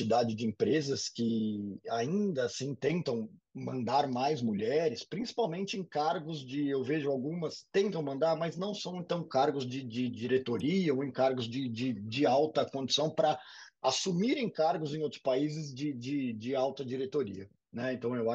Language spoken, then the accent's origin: Portuguese; Brazil; E eu acho que falar aqui como brasileiro, né, não só como multinacionais